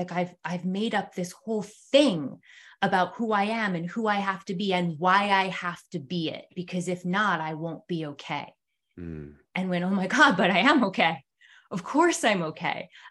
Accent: Asheville, North Carolina, United States; I am from Asheville, North Carolina.

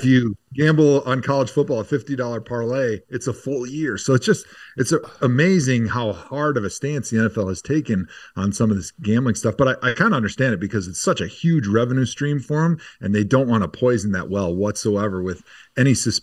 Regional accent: Wisconsin, United States; I was a big Packer fan growing up in Wisconsin.

